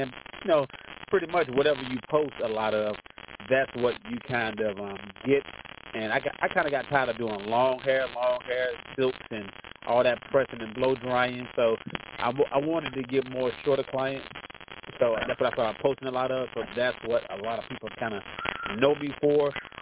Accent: Florida, United States; Hey, I'm a guy from Florida, went to the military, got out of the military, went to beauty school at Dudley University. When I left Dudley's, I moved to one of my favorite cities, Newark, New Jersey, Brick City.

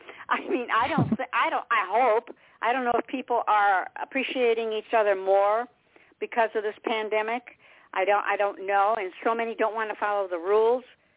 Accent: Detroit, Michigan, United States; And I came originally from Detroit

